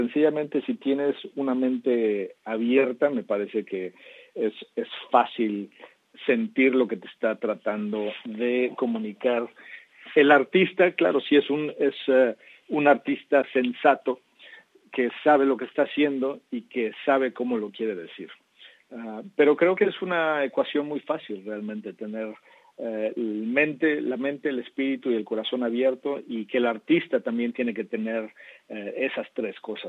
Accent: Mexico; los años que crecí en México, en el que fueron mis años formativos

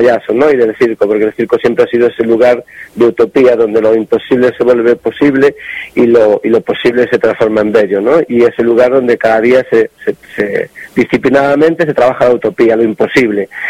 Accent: Galicia, Spain; Entonces, como buen gallego, igual que te digo una cosa, te digo la otra.

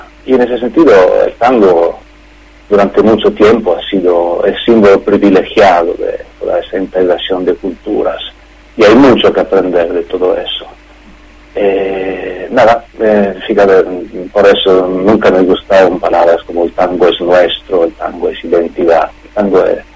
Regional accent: Italy; Spanish is a second language; un italiano con un nombre griego que habla español como un argentino no podía hacer otra cosa que presentar un programa de tango

